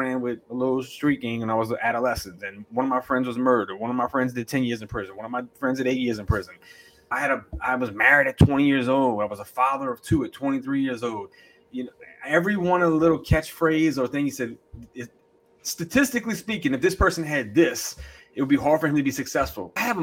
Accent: New Orleans, Louisiana, United States; I was a managing partner of two stores in the city of New Orleans. I didn't have to leave my hometown to go get that opportunity like a lot of people do.

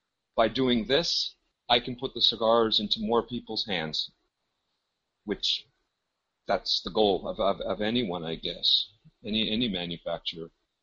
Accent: Canada; I'm Canadian

